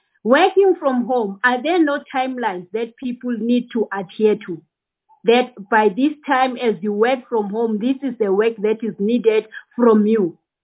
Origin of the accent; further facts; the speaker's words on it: Mpumalanga, South Africa; you know I'm from Mpumalanga.